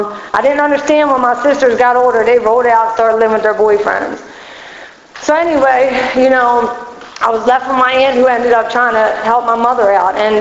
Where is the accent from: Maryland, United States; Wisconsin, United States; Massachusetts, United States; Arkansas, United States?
Maryland, United States; Baltimore; But anyway, I grew up in Southwest Baltimore.